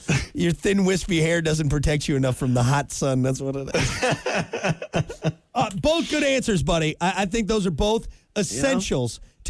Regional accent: Wisconsin, United States; Well, I'm being from Wisconsin. I have to. There's people from Wisconsin that come check on you to make sure you have enough cheese in your fridge.

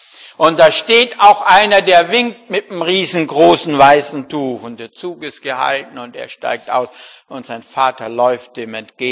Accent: Austria; moved away; Nun bin ich ja Österreicher. Was glaubt ihr, wie oft ich gedacht habe, ich gehe wieder heim.

